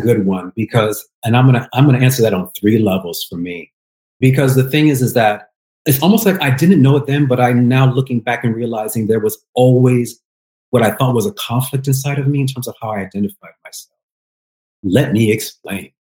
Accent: United States; born there; You know, I was born in America, you know, for the times, of course, that my father was stationed in the United States.

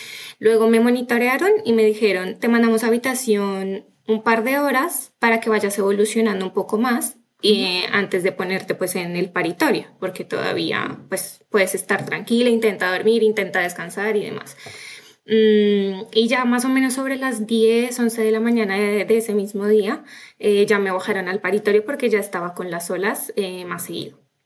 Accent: Colombia; nosotros somos de Colombia

